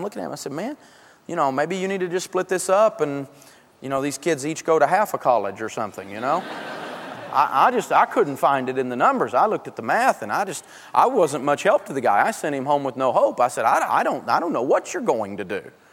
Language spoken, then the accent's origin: English; the South, United States; Now, I'm from the South, and I like pecan pie.